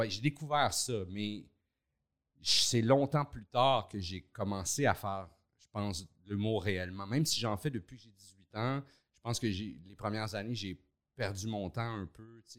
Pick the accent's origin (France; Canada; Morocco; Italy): Canada; Laval, Quebec; born or raised there; also born or lived in Montreal